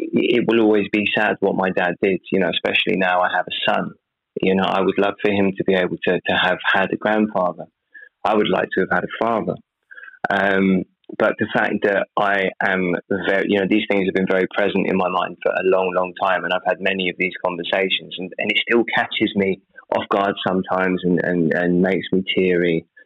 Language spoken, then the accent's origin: English; United Kingdom; I'm British.